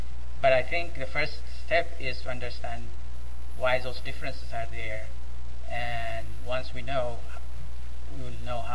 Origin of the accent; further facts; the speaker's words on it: Ethiopia; English is a second language; I'm from Ethiopia, and there are about 80 ethnic groups in Ethiopia.